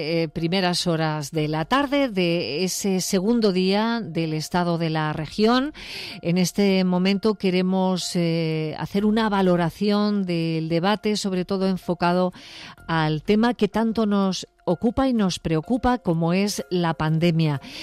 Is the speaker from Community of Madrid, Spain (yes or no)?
yes; Community of Madrid, Spain; no somos los madrileños los que llevamos a rajatabla el tema de mascarilla y distancia de seguridad.